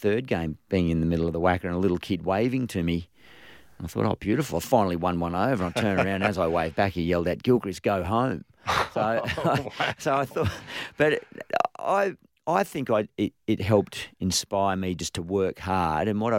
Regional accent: New South Wales, Australia; I grew up regionally in New South Wales, so being a little bit smaller and slower than, say, Sydney or Melbourne

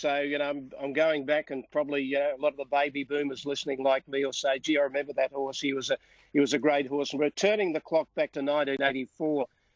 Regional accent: Australia; being an Australian

